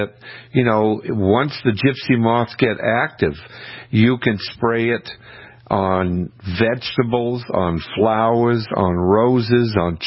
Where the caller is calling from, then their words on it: Kennebunk, Maine, United States; From my house in Maine. I live in Kennebunk.